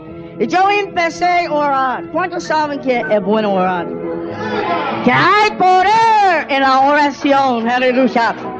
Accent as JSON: {"language": "Spanish", "country": "United States", "second_language": "Spanish", "said": "Como ustedes saben, yo soy americana. Yo no sé cómo ustedes saben eso"}